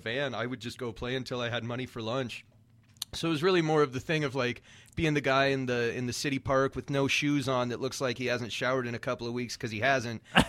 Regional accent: Coeur d'Alene, Idaho, United States; I grew up out in Coeur d'Alene, and then went to Harvard on the Lake down there, North Idaho Community College for a little bit, and then went down to U of I.

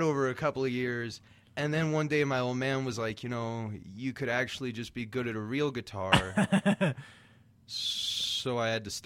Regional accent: Coeur d'Alene, Idaho, United States; I grew up out in Coeur d'Alene, and then went to Harvard on the Lake down there, North Idaho Community College for a little bit, and then went down to U of I.

